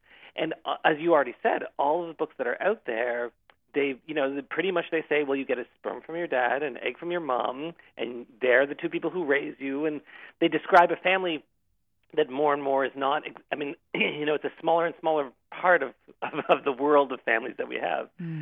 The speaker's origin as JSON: {"language": "English", "country": "Canada", "tie": "born or raised there", "said": "and I grew up in Canada."}